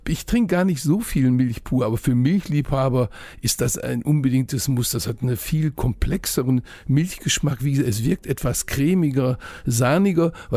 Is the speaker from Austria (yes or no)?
no; Bottrop, North Rhine-Westphalia, Germany; born there; Ich bin nämlich in Bottrop geboren und bin schon zu Kinder- und Jugendtagen oft mit dem Fahrrad durchs nördliche Ruhrgebiet gefahren.